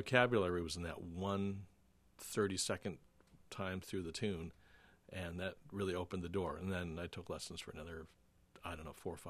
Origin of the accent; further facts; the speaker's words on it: Syracuse, New York, United States; I grew up in Syracuse, New York.